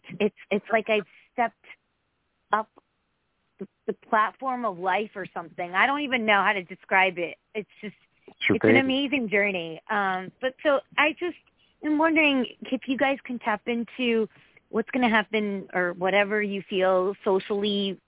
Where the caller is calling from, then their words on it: Connecticut, United States; Hi, this is … from Connecticut.